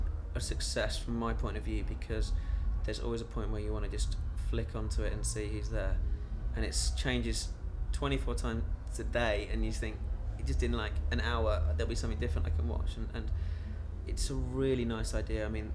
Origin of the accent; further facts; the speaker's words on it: Middleton Cheney, South East England, United Kingdom; also born or lived in Leamington / Derby; I was born in Banbury, Oxfordshire. I grew up just outside Banbury on the borders of Northamptonshire, in a place called Middleton Cheney. I was born in 1978 and lived locally until I went to uni.